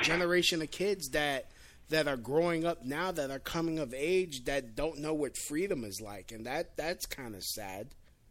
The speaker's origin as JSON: {"language": "English", "region": "New York", "country": "United States", "said": "I'm from New York. Oh. I am from New York."}